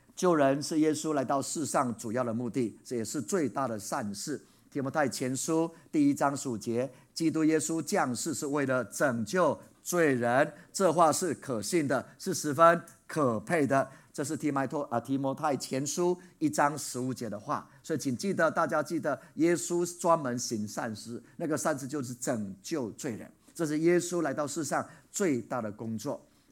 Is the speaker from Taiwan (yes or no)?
yes; Taiwan; 我们台湾人是这样子的，不是吗？